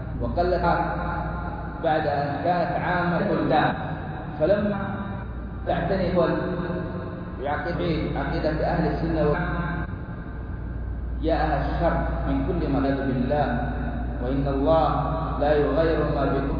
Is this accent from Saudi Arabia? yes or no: yes; Saudi Arabia